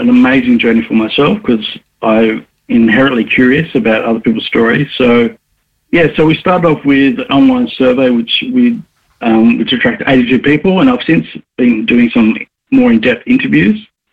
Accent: Newcastle, New South Wales, Australia; I grew up in Newcastle

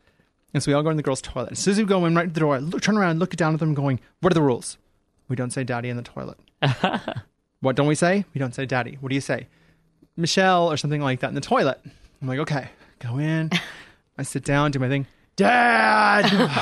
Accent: United States; now in Australia; I'm probably more Australian than most Australians, even though I'm American.

